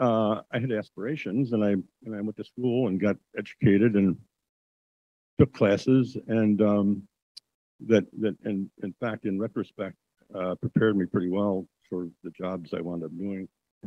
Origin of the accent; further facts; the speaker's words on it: Kentucky, United States; So as I progressed, then I'm from Kentucky originally. And went to school there. And Kentucky at that time was always known for basketball.